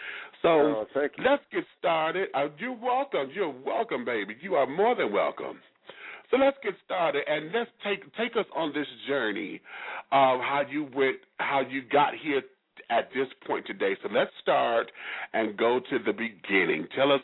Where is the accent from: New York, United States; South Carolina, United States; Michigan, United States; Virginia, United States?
Michigan, United States; Detroit; I'm from Detroit, so I understand. You know, we cousin cities and shit.